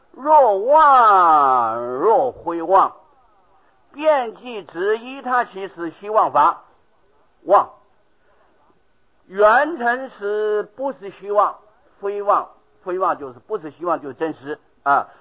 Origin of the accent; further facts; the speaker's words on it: Taiwan; 我没有到过大陆，我是台湾土生土长的。哎呀，我现在要改口说马路边学来的，我这个国语马路边学来的，所以啊没有办法咬得很清楚啊。